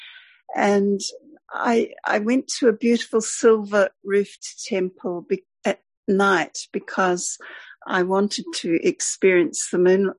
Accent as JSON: {"language": "English", "town": "Christchurch", "region": "Canterbury", "country": "New Zealand", "said": "And without thinking, I said, I'm from Christchurch."}